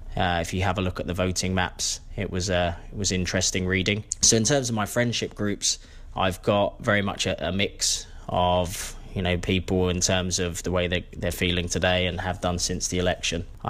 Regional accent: Tenterden, South East England, United Kingdom; moved away as an adult; now in Dallas, United States; I grew up in Tenterden, Kent, and I've been in the US for 7.5 years. I currently live in Dallas, Texas, and I'm 35 years old.

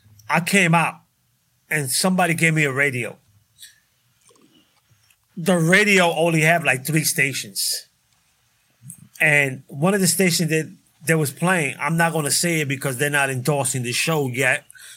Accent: New York, United States; I asked her, you know, I'm from New York.

